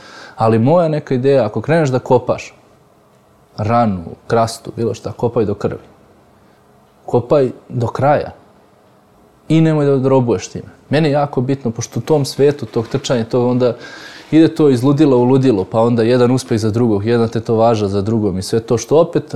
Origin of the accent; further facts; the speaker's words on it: Aranđelovac, Šumadija, Serbia; born there; To je tehnička stvar, da li sam ja rođen u Aranđelcu ili negde. Moj zavičaj na Kosovo i Metohiji.